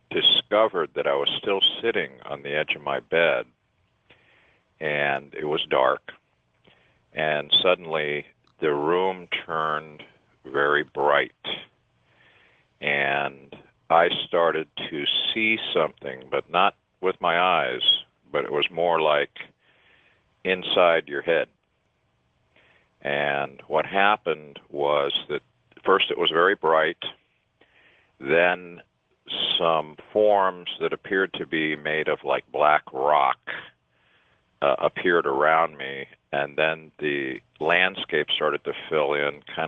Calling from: Anaheim, California, United States

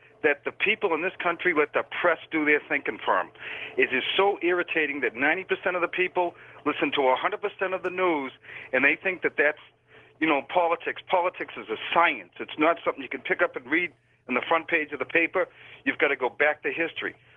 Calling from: Boston, Massachusetts, United States

